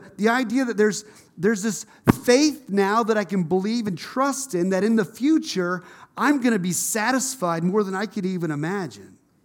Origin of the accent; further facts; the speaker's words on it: United States; I mean, I'm from Tipton County, and my parents are here today